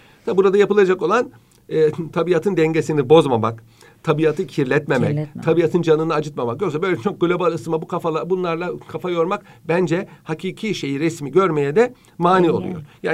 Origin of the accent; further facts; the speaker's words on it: Ankara, Turkey; Ben Ankara'da büyüdüm mesela. Ama İstanbul'a geliş gidişim hiç eksik değil.